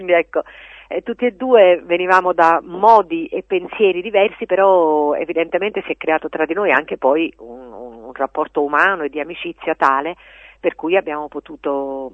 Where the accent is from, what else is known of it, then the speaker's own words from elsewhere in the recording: Naples, Campania, Italy; raccontando storie legate a Napoli, alla mia terra